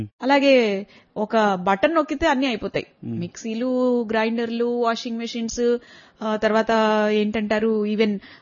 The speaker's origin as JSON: {"language": "Telugu", "region": "Andhra Pradesh", "country": "India", "tie": "born or raised there", "said": "మనం ఆంధ్రాలో పుట్టి పెరిగాం"}